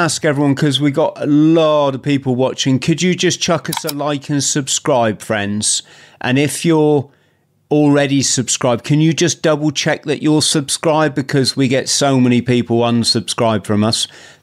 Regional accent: Northern Ireland, United Kingdom; I'm from Northern Ireland

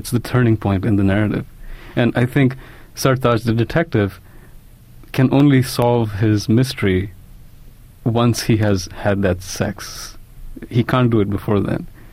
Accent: India; also born or lived in United States; I think we live as an Indian writer. I actually spend half my time in India and half in the States.

